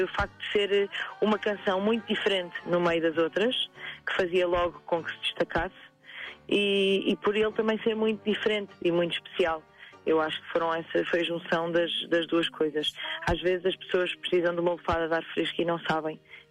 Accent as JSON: {"language": "Portuguese", "country": "Portugal", "said": "nós não nos sentimos enquanto portugueses representados"}